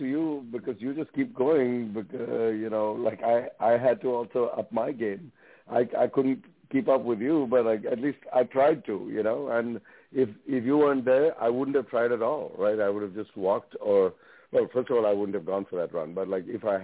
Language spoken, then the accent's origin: English; India; I'm Indian